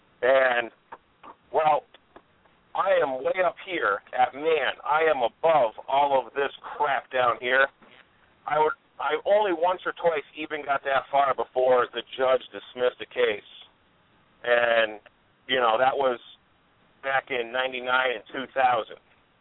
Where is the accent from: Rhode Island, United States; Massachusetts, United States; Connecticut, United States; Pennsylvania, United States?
Massachusetts, United States; You know, we're from Massachusetts.